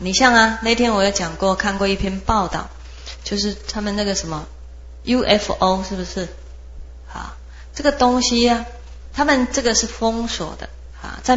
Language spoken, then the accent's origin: Chinese; China; 那么你会发觉我们中国人呢所画出来的那些人物啦